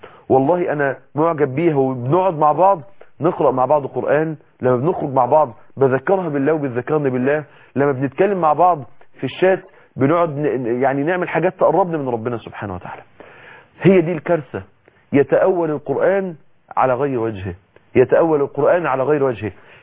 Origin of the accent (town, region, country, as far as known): Mansoura, Dakahlia, Egypt